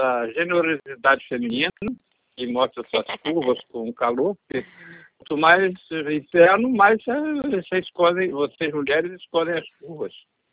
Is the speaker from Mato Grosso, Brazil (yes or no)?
no; Rio de Janeiro, Brazil; eu sou carioca.